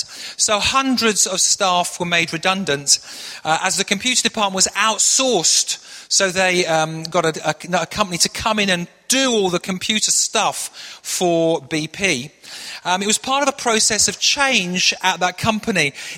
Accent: Manchester, North West England, United Kingdom; moved away; you may not have guessed this from my accent, but actually I grew up in Manchester. And so even though I haven't lived there for 35 years, if you scratch below the surface, there is before you a northern boy standing here this morning.

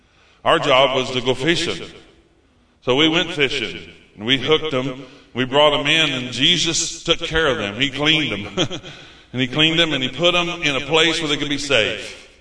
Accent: Illinois, United States; I'm from Illinois in the United States, so I pastor a little church in Indiana right now, and there's about 22 of us.

